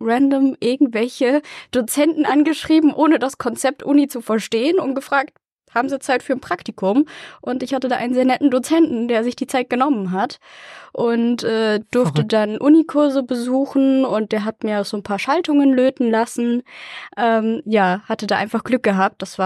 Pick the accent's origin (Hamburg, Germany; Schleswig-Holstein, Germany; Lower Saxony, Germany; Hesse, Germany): Lower Saxony, Germany; Ich komme aus Niedersachsen, da gibt es ein paar andere Schulfächer als hier in NRW.